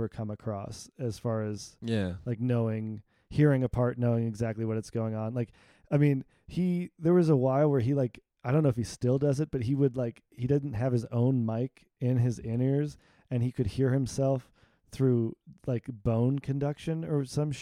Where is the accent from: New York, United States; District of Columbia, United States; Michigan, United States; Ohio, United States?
Michigan, United States; when I was growing up in Michigan, I lived in like near Detroit.